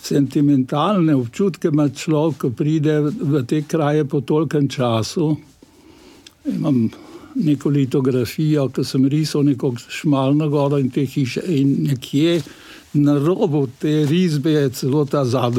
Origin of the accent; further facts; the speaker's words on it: Šentvid, Central Slovenia, Slovenia; born there; to je tako rekoč sosedna vas v Šentvidu včasih, moj rojstni kraj